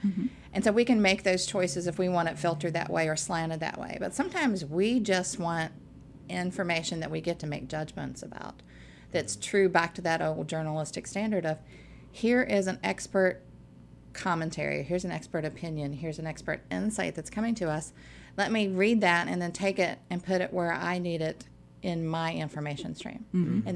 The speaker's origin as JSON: {"language": "English", "region": "West Virginia", "country": "United States", "said": "I'm originally from West Virginia."}